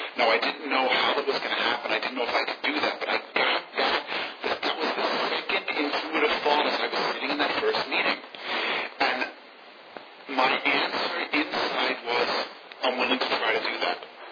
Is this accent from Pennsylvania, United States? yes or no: no; Queens, New York, United States; Now, mind you, I grew up in Queens, New York, where in the early 70s, OA was there.